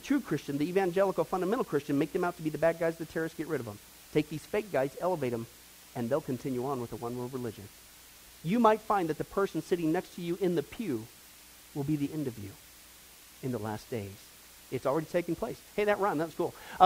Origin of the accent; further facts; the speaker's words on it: Kansas, United States; Listen to this quote from the pastor in Kansas. This is where I grew up in the Bible Belt.